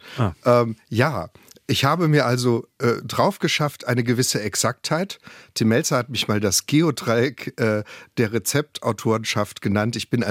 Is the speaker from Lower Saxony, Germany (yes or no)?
no; Ravensburg, Baden-Württemberg, Germany; Und dann bin ich losgelaufen in meiner Heimatstadt, bin rein in den Sterneladen dort, das war damals das Waldhorn in Ravensburg